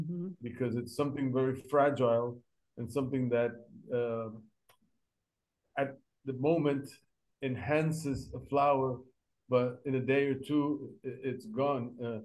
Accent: Valencia, Valencian Community, Spain; We are from Valencia, the Mediterranean coast of Spain.

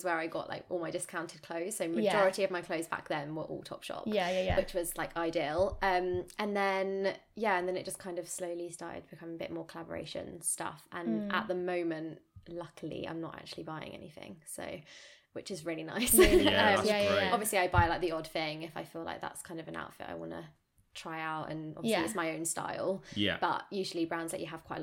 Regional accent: Brighton, South East England, United Kingdom; and I'm from Brighton.

